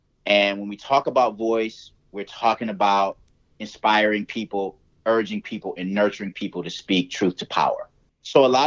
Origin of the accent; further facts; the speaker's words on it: the South, United States; We moved here from the South, a good number of us, with the hope that we would see a better future.